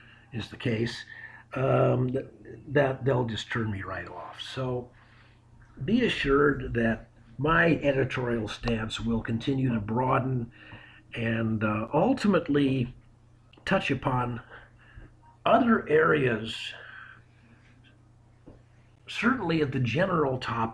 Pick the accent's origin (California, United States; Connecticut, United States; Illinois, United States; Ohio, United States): California, United States; San Francisco; born there; I was born in San Francisco, where my father ended up a de facto exiled expatriate